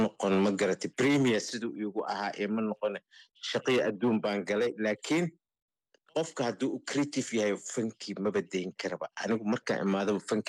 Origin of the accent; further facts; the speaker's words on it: Mogadishu, Banaadir, Somalia; xamar aniga meesha aan ku dhashay aan ku soo koray aan ku weynaaday aan ku aqliyeystay aan ku guursaday aan ku guriyeystay